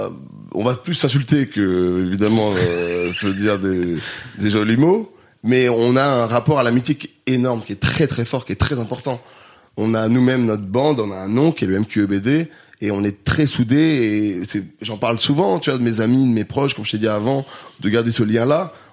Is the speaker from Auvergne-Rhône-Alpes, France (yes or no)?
yes; Grenoble, Auvergne-Rhône-Alpes, France; J'ai grandi à Grenoble